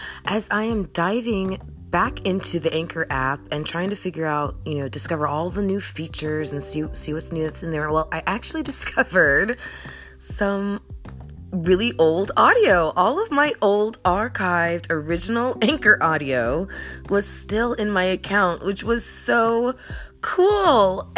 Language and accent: English; Florida, United States; I'm from South Florida, so it was quite the trip to get over here